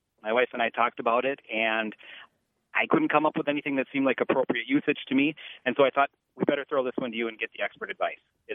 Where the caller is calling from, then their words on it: De Pere, Wisconsin, United States; I'm calling from De Pere, Wisconsin.